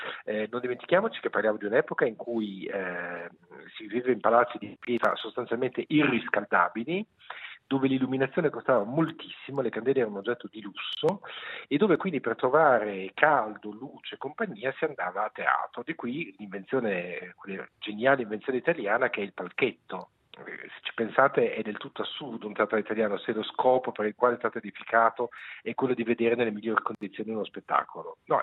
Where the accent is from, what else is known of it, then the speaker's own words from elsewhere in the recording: Emilia-Romagna, Italy; io poi sono emiliano, che è, come sapete, nell'Italia la regione dove ribolle più forsennata la passione per il melodramma.